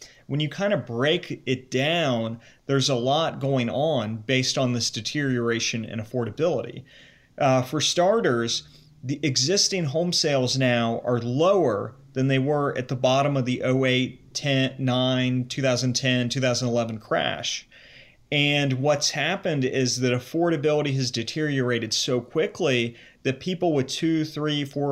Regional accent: Cincinnati, Ohio, United States; also born or lived in New York; I grew up in the Cincinnati area. I lived in New York before the pandemic hit.

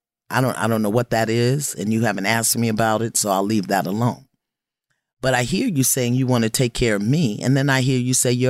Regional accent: Brooklyn, New York, United States; I'm old school and I'm hardcore and I'm from Brooklyn.

